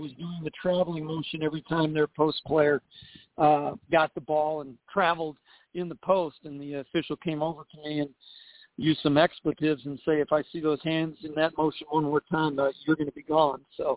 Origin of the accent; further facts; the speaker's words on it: Seattle, Washington, United States; I grew up in Seattle and was a ball boy for the Sonics from 68 to 73, so I go way back.